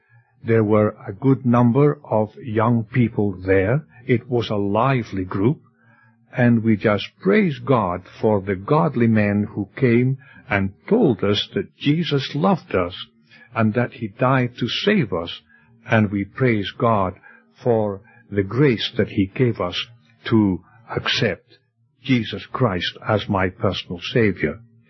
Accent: Scotland, United Kingdom; The area in which I was born in Scotland was beautiful.

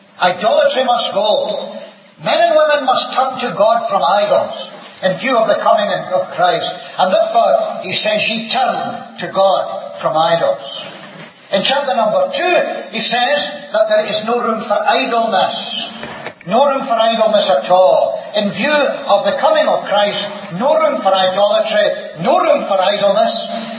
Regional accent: Scotland, United Kingdom; accent: Scottish; You probably have got used to my Scottish accent now

